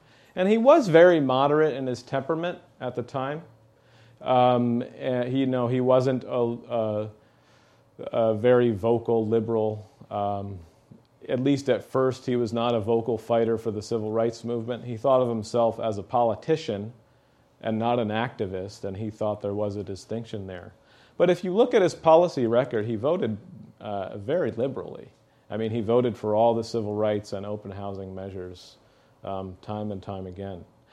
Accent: Springfield, United States; I hadn't really heard of Ed Brooke growing up in Springfield

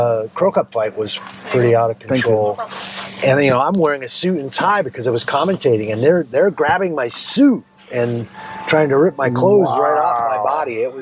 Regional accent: Seattle, Washington, United States; My girlfriend's from Massachusetts. I'm from Seattle, so I'm more of a Starbucks guy, but we have this debate all the time.

